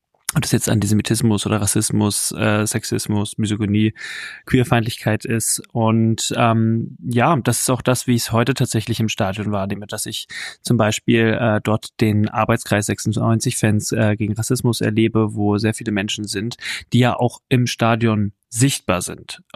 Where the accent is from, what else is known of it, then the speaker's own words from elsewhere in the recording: Hanover, Lower Saxony, Germany; ich komme aus Hannover